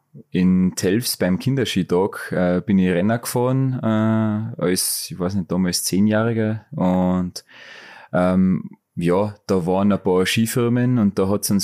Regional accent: Germany; in Neustift dagegen, da war es nicht leicht für mich als Deutscher.

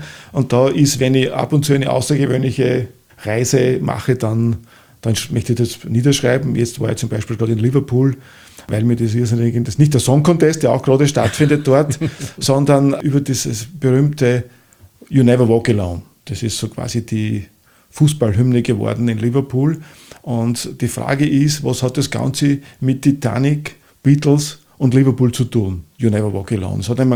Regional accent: Upper Austria, Austria; now in Vienna, Austria; Und ich gesagt, ich komme aus dem Müllviertel, das war jetzt nichts Negatives mehr

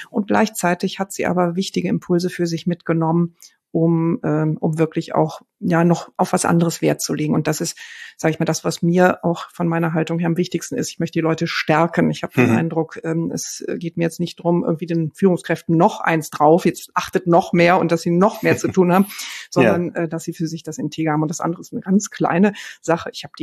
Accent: Rhineland, Germany; now in Berlin, Germany; ich bin Rheinländerin. Irgendwie habe ich das Gefühl, das wäre wichtig. Also ich habe einen Sinn für Lebensfreude und für Genuss. Lebe jetzt viele, viele Jahre in Berlin

